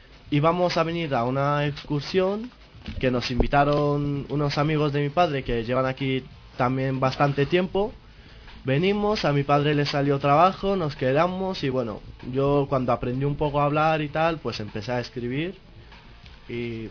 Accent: Bulgaria; now in Madrid, Spain; Pues, soy de Bulgaria y, ya llevo ya llevo 5 años y pico en España, en Madrid concretamente

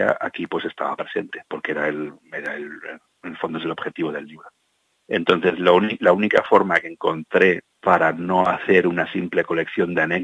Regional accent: Barcelona, Catalonia, Spain; una parte bastante oscura que cuento de mi adolescencia e infancia en Barcelona

